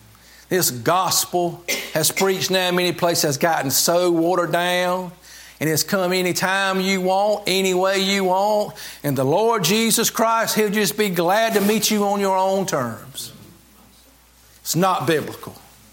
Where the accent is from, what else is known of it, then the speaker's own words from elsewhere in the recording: North Carolina, United States; I was raised in North Carolina. Thank God for it. And we went to church.